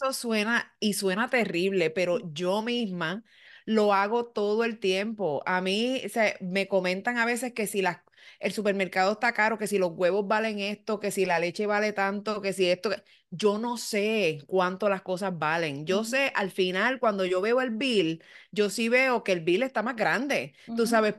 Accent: Puerto Rico; now in Florida, United States; cuando yo me mudé aquí, yo vine de Puerto Rico, que yo lo que hacía eran 16 mil pesos, a la Florida

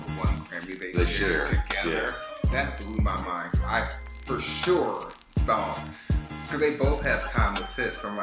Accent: Chicago, Illinois, United States; Well, born and raised in Chicago.

